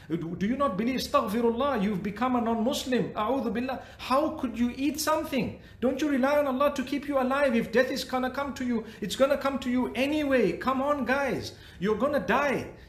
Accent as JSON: {"language": "English", "country": "Zimbabwe", "tie": "born or raised there", "said": "I was born and raised in Zimbabwe."}